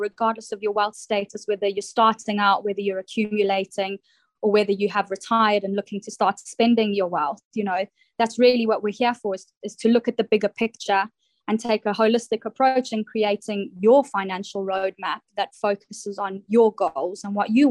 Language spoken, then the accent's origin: English; South Africa; moved away as an adult; now in United Kingdom; I'm originally from South Africa, and I began my career in financial markets over there in South Africa over 10 years now.